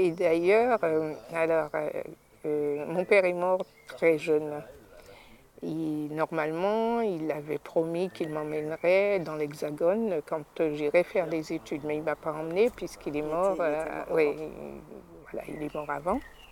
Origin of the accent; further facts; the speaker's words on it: Guadeloupe; born there; Je suis née en Guadeloupe.